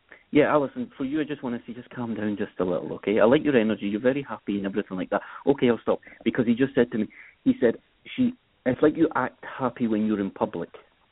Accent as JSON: {"language": "English", "region": "Scotland", "country": "United Kingdom", "said": "I wanted to say whiskey, but it may not have been just because I'm Scottish"}